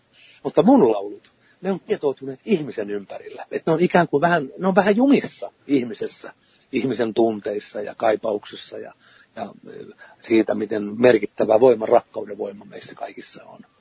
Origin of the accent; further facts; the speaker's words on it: Turku, Southwest Finland, Finland; kotikaupunkini, joksi katson Turun kuuluvan